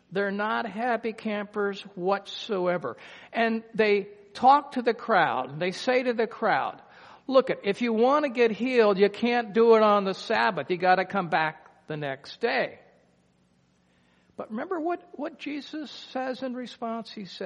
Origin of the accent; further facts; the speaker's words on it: Cincinnati, Ohio, United States; I grew up in Cincinnati, Ohio.